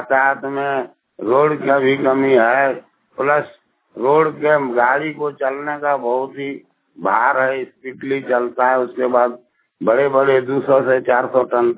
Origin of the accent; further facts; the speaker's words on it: Bokaro, Jharkhand, India; टाण वाली डी बोकारो झारखंड के रहने वाला हूँ।